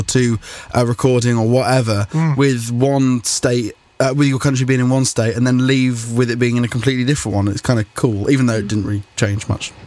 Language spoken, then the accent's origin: English; West Midlands, United Kingdom; I'm from Shropshire.